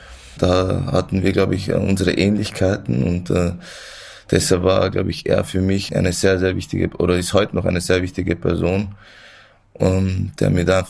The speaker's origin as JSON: {"language": "German", "region": "Vienna", "country": "Austria", "tie": "born or raised there", "said": "ich bin in Wien geboren, da aufgewachsen und da schon wirklich sehr stolz für die österreichische Nationalmannschaft zu spielen."}